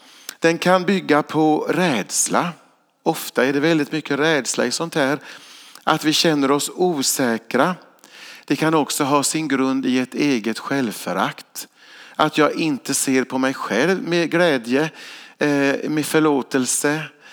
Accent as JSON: {"language": "Swedish", "region": "Kalmar County", "country": "Sweden", "said": "jag är från Öland och var där på sjukhuset i Borgholm."}